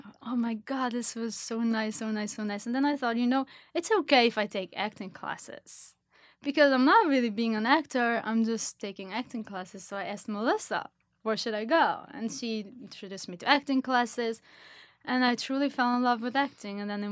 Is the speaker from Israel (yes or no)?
yes; Israel; English is a second language; she had a very similar accent to my accent, and I'm from Israel.